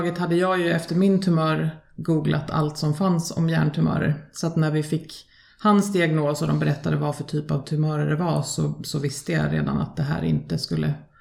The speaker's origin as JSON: {"language": "Swedish", "town": "Stockholm", "region": "Stockholm County", "country": "Sweden", "tie": "born or raised there", "said": "Ja, född och uppvuxen i södra Stockholm."}